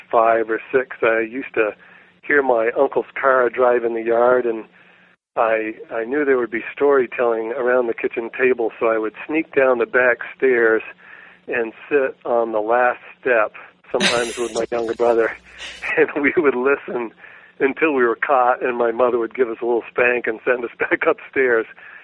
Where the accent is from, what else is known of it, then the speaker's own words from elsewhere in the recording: Woodstock, Vermont, United States; I grew up near Woodstock, Vermont, near a little village called Tassville, where there's a covered bridge.